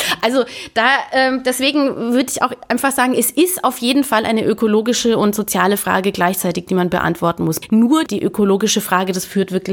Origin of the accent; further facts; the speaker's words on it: Weißenhorn, Bavaria, Germany; Da, wo ich herkomme, nämlich aus diesem nahe dieser Kleinstadt Weißenhorn